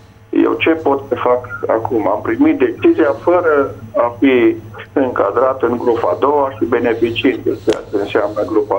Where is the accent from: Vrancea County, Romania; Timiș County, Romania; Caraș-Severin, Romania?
Timiș County, Romania; Timișoara; Bună ziua, sunt din Timișoara.